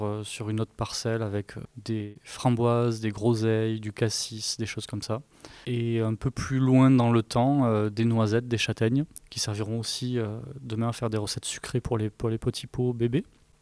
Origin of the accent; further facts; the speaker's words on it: Occitanie, France; J'ai grandi dans la ferme familiale de mon grand-père dans l'Aveyron.